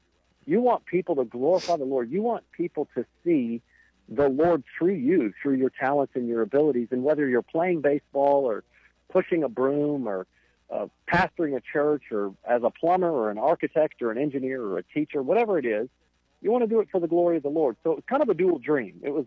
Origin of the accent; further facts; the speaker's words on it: Dallas, Texas, United States; We grew up in Dallas, Texas, so the weather was good enough at least 10 months out of the year to where we could pretty much year-round practice and play baseball.